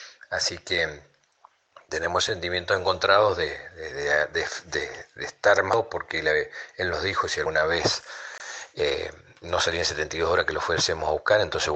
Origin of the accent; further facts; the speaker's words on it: General Alvear, Mendoza, Argentina; Somos de General Alvear, Mendoza.